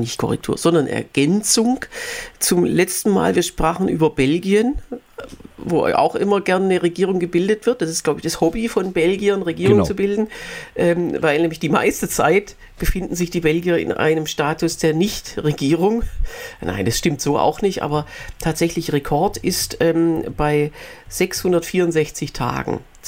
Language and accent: German; Germany; Als Deutscher sage ich immer ja zu einer Wiedervereinigung